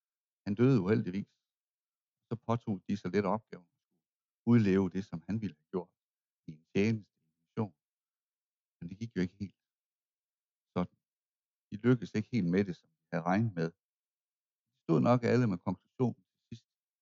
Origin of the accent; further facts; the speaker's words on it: Hvide Sande, Central Denmark Region, Denmark; Og det er ikke nogen lang slægt, hvor jeg kommer fra. Sådan selve lokationen, Sande, byen her, 30'erne.